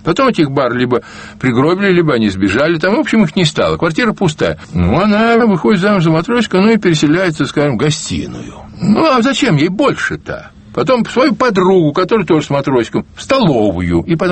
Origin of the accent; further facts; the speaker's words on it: Saint Petersburg, Russia; Я питерский, поверьте мне, так у нас даже никто слово «море» не говорил, а «взморье» только.